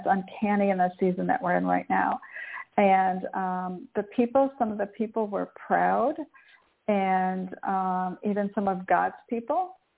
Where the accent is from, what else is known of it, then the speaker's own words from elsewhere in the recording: Michigan, United States; I grew up in Michigan, and it used to just snow 3 feet.